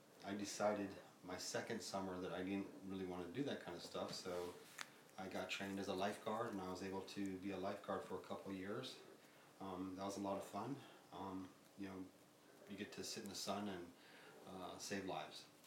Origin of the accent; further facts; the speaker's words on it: Okinawa, Japan; I pretty much grew up in the 80s. And I would say that the 80s was, for me, I'm growing up in Okinawa